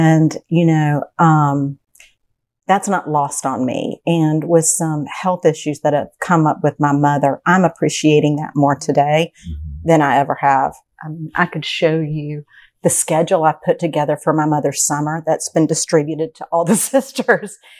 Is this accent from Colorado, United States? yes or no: no; Sacramento, California, United States; born there; I was born on McClellan Air Force Base in Sacramento, California, while my dad was stationed there as a doctor in the military in the Air Force.